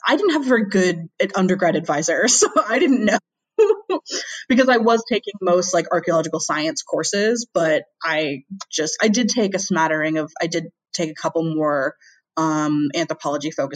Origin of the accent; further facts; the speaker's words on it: Boston, Massachusetts, United States; also born or lived in New York; now in United Kingdom; because Boston and growing up in Boston and being in New York quite a lot, I have like a very like Northeast upbringing, and that's like my cultural upbringing in the US. And now I live in the Northeast of England.